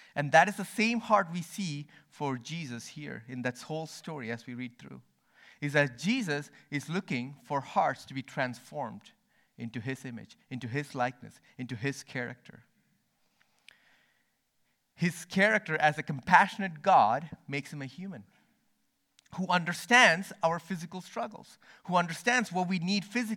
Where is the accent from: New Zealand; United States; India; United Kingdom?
India; moved away as an adult; now in Canada; I grew up in India for the first 18 years of my life, and then first time coming to Canada was to Thetis Island.